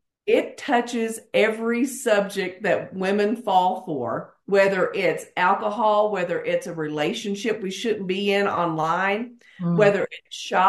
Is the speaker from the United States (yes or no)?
yes; Kentucky, United States; Like I said, I grew up in Kentucky